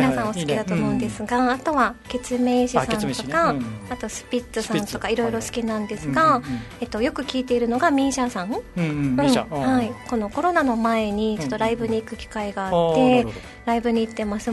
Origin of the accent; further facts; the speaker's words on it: Tomigusuku, Okinawa, Japan; also born or lived in Naha; 生まれは那覇で、